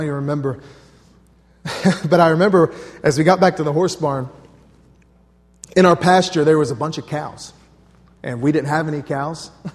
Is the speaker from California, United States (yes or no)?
no; Missouri, United States; I grew up in Missouri, and I spent a lot of my summers working at a camp that our church owned.